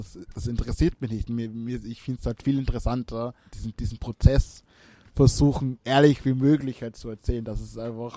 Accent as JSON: {"language": "German", "country": "Austria", "tie": "born or raised there", "second_language": "German", "said": "weil Deutsch ist nicht meine Muttersprache. Klar, ich bin in Österreich aufgewachsen und bin mit Deutsch sozialisiert"}